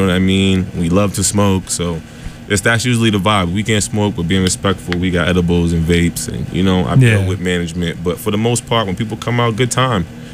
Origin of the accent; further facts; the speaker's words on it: United States; I'm Haitian. And I grew up in America. So my family being Haitian, I always learned about the lineage.